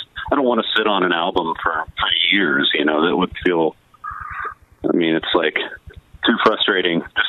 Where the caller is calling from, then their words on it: Little Rock, Arkansas, United States; Yeah, I'm in Little Rock right now. I live in Little Rock